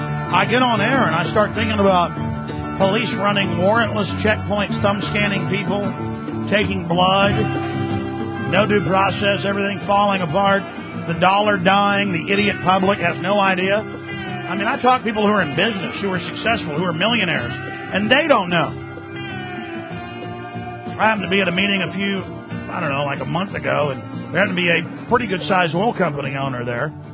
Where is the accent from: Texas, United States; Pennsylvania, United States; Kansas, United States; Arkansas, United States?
Texas, United States; Dallas; now in Austin, United States; And I just saw Al Gore, who was in my hometown, Austin, my adopted hometown. I'm actually from Dallas.